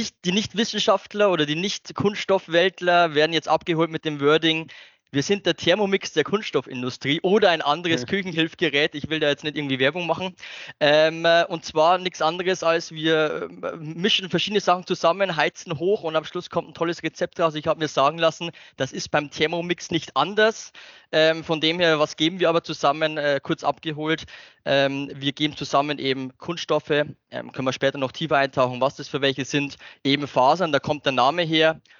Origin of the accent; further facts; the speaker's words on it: Bavaria, Germany; accent: Upper Palatinate dialect; also born or lived in Bayreuth; bin noch näher jetzt an den 30ern als an den 40ern immer noch, das vorweg, bin gebürtiger Oberpfälzer. Also wenn der Dialekt ab und zu durchrutscht, es sei mir verziehen. Bin dann der Oberpfalz 10 Jahre fremdgegangen, war dann in euren Gefilden in Franken unterwegs